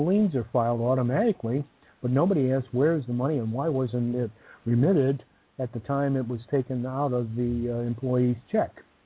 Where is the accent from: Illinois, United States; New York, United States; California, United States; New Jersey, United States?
Illinois, United States; a famous case which I'm familiar with because I grew up in Cook County, Illinois.